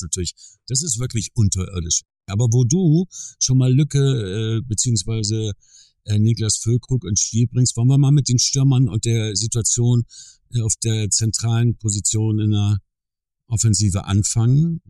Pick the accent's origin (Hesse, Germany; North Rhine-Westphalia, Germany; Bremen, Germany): Bremen, Germany; Ich bin Bremer und deshalb verbunden mit dem Verein.